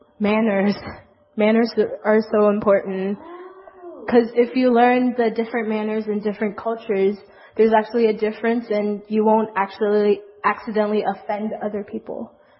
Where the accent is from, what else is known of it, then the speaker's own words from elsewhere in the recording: Hong Kong; I grew up in Hong Kong, so I grew up learning 3 languages. So right now I'm still keeping up with 2